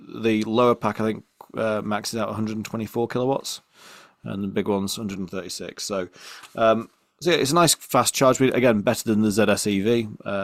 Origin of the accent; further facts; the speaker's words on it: Yorkshire and the Humber, United Kingdom; and obviously I'm a Yorkshireman